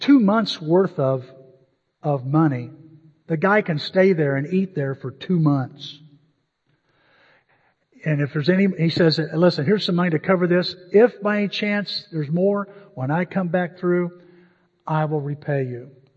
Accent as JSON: {"language": "English", "region": "Illinois", "country": "United States", "tie": "born or raised there", "said": "When I grew up in Southern Illinois, Route 130 was called Bloody 130"}